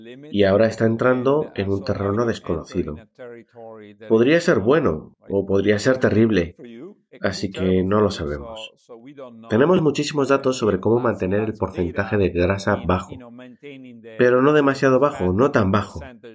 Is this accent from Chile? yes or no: no; Italy; Soy alguien de Italia y no quiero decir algo que me haga perder mi ciudadanía.